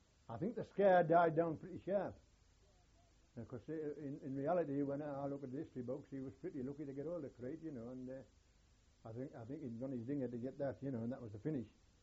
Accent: Durham, North East England, United Kingdom; I was born and brought up in Durham, we used to all sell, you know, food.

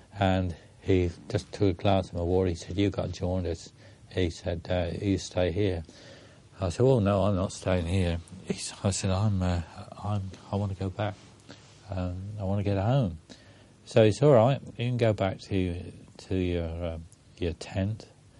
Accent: United Kingdom; And I said, "I'm British,"

